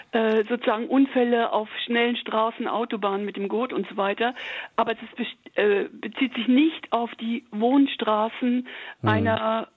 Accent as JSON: {"language": "German", "region": "Berlin", "country": "Germany", "tie": "born or raised there", "said": "Ja, ich bin in Berlin, 5 Minuten vom Kudamm aufgewachsen."}